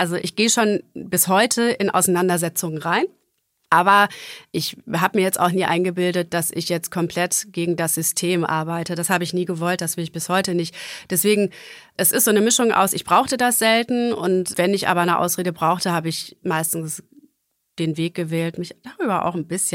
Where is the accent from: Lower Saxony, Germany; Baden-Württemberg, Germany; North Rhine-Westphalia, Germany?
North Rhine-Westphalia, Germany; Gütersloh; Ich komme aus Gütersloh. Gütersloh ist eine reiche Stadt. Bertelsmann sitzt da, Miele sitzt da.